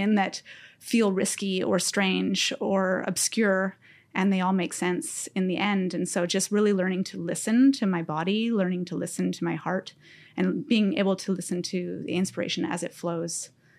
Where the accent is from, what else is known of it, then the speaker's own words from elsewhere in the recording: Nova Scotia, Canada; born there; also born or lived in Ontario / British Columbia; I was born in Nova Scotia.